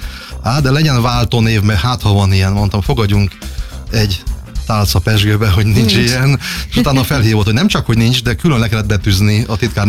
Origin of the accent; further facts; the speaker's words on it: Zakarpattia Oblast, Ukraine; now in Hungary; Annyit tudni kell, hogy én kárpátaljai származású vagyok. Ahogy átjöttem Magyarországra